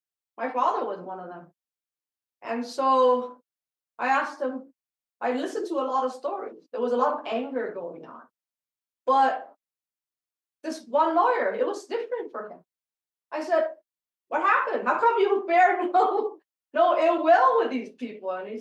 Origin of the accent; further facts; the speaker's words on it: Toronto, Ontario, Canada; when I was growing up in Toronto